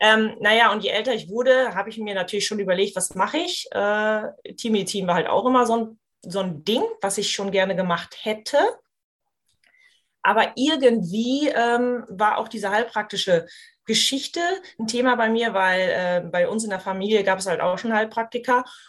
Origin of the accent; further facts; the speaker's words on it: Lingen, Lower Saxony, Germany; Ich komme aus Lingen, aus dem Emsland. Vielleicht ist das für den einen oder anderen Begriff. Das ist ein bisschen weiter höher in Deutschland.